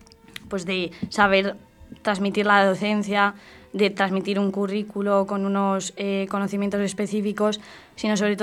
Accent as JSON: {"language": "Spanish", "town": "Vallecas", "region": "Community of Madrid", "country": "Spain", "accent": "Vallecas", "said": "yo tengo 25 años y reconozco que, por mi carácter de vallecano y mi propio dialecto de allí"}